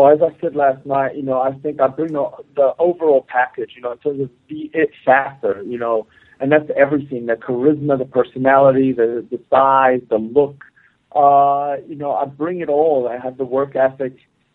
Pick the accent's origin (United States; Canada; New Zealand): New Zealand; moved away as an adult; You know, I left home. I grew up in New Zealand. I left New Zealand at 18 years old and went to play college basketball.